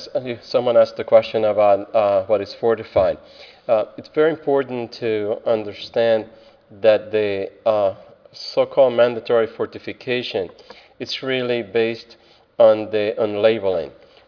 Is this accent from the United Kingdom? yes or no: no; Puerto Rico; if you ask me in Spanish, of where are you from or who are you, I say I'm Puerto Rican. I don't say I'm Hispanic.